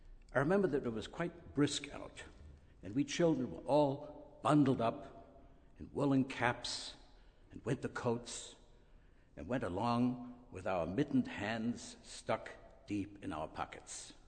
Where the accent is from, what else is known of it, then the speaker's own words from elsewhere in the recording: Lower Austria, Austria; The house I was born in was on Bernhardgasse, where my grandfather … lived. That's today the Schoenberg Museum. When I was still an infant, my parents moved with me to a nearby apartment. My brother Hermann was born there 2 years later, and there we grew up.